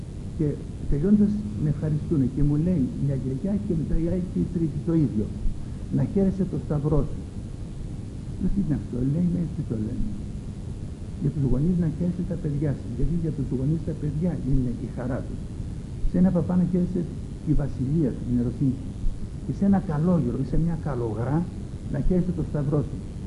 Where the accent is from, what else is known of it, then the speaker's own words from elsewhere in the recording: Crete, Greece; Και εγώ γεννήθηκα στην Κρήτη και πήρα αγωγή Ελλήνη της Κρήτης. Και πήρα αγωγή, αν θέλετε, λίγο σαν Γεχοβά.